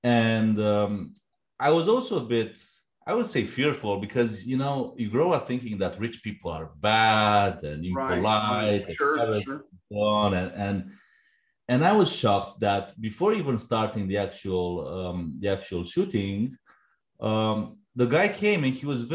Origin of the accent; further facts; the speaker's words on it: Romania; English is a second language; moved away; I'm originally from Romania. I was born in 1989. Just a few months before communism came down over there.